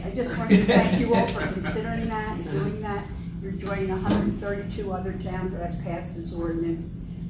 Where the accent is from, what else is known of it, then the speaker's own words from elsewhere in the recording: Marlton, New Jersey, United States; I'm from Marlton, New Jersey.